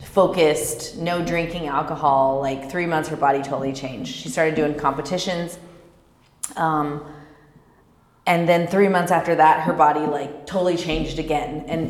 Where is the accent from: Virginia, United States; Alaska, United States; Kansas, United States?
Kansas, United States; also born or lived in Dallas / Los Angeles; now in Orange County, United States; And I had lived in Dallas for about 9 years. Before that, I grew up in Kansas.